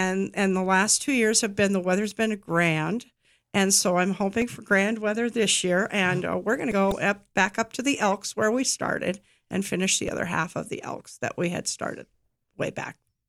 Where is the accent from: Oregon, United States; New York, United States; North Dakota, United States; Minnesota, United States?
North Dakota, United States; and I'm from North Dakota, so that picture of that elk and the bighorns behind it was the picture I wanted